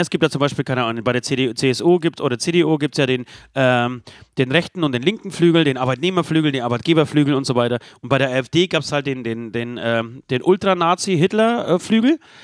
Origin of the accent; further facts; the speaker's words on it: Poland; German is a second language; dazu zähle ich nicht mein Heimatland Polen